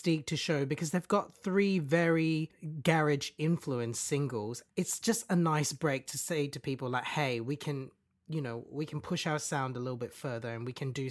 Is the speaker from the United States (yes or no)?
no; Australia; now in London, United Kingdom; And now, as an Australian that's lived in London now for like coming up to 7 years, I just get them embracing this kind of calypso sound